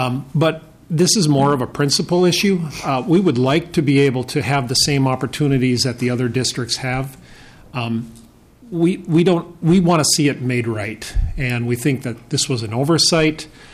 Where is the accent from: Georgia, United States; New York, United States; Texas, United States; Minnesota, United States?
Minnesota, United States; Holdingford; I'm from Holdingford. I'm the superintendent up there. We're famous for the lunch ladies that won the Powerball back in 2001.